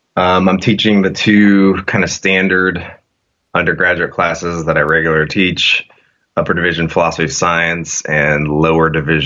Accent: Galesburg, Illinois, United States; So I grew up in Galesburg, Illinois. It's a pretty small town, maybe 30,000.

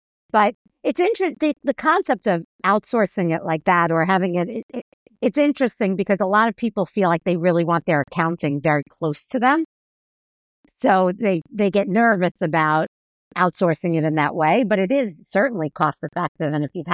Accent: Brooklyn, New York, United States; I grew up in Brooklyn, and I would take public buses, but I had the bus pass.

